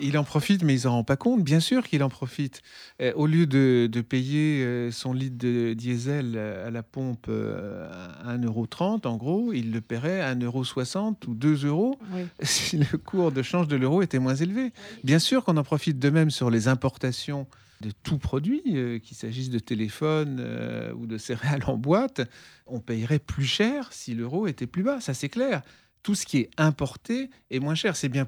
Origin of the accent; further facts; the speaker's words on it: France; de notre point de vue, à nous, Français en tout cas